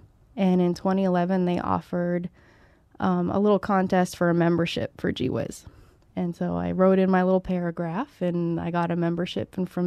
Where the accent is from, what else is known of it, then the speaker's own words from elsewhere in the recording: New Hampshire, United States; went to school and undergraduate, actually back east where I'm from New Hampshire